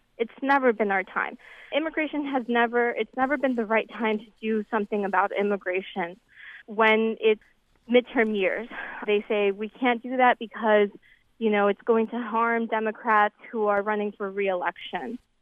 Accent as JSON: {"language": "English", "region": "New York", "country": "United States", "tie": "born or raised there", "said": "So I come from New York, and when people think of New York, they think of New York City and its, you know, welcoming policies towards immigrants. But I grew up right outside of New York in Westchester County, which is, you know, a little more conservative."}